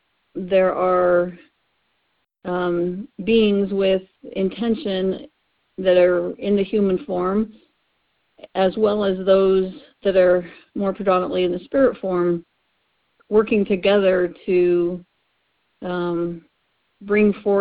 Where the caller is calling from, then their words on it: California, United States; Hi, I'm calling from Southern California. … founder of the Be Triumphant Victory Tour.